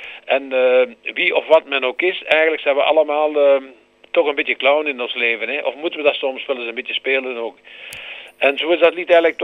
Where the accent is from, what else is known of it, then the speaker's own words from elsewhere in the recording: Retie, Antwerp, Belgium; now in Oud-Turnhout, Belgium; Ik ben een echte Kempenaar. Ja. In hart en ziel. Ik ben afkomstig van geboorte van Reti op het Looiend. En ik woon al 47 jaar nu in Autunnoot, hier vlakbij de Liereman.